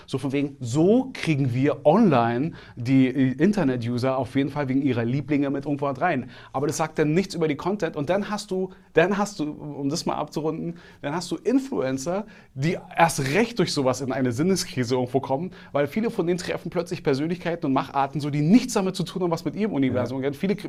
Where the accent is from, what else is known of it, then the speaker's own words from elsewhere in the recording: Berlin, Germany; born there; ich bin gebürtiger Berliner, ich kenne die Stadt.